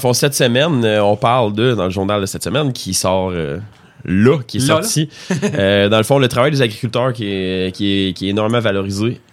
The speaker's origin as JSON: {"language": "French", "town": "Lorrainville", "region": "Quebec", "country": "Canada", "tie": "born or raised there", "said": "Puis moi, j'ai grandi à Lorrainville, tu sais. Fait que moi, ça a toujours été Lorrainville."}